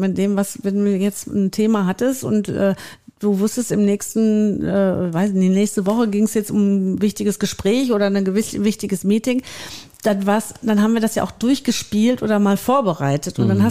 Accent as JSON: {"language": "German", "town": "Gelsenkirchen", "region": "North Rhine-Westphalia", "country": "Germany", "tie": "born there", "said": "Mein Geburtsort ist Gelsenkirchen."}